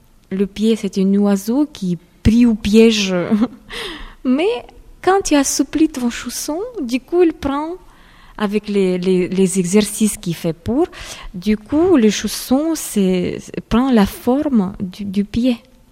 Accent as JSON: {"language": "French", "country": "Ukraine", "said": "Je viens d'Ukraine, alors là-bas, les chaussons du pointe, c'était quelque chose à quoi il fallait arriver."}